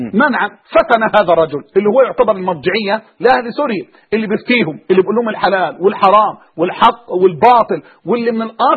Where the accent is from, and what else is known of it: Egypt